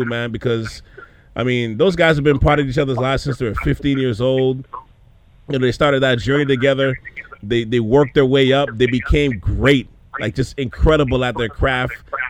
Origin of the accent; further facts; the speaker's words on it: Canada; And, you know, we're from Canada, so I can't imagine what the love was like being in New York City or wherever else, you know, across the world. Because just being in Canada here